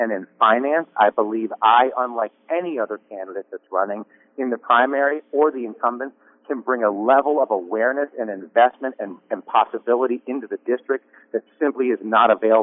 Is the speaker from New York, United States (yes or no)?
yes; Saranac Lake, New York, United States; I was born and raised in Saranac Lake, that I am a graduate of Saranac Lake High School, that my original ancestors came to the district in the mid-1700s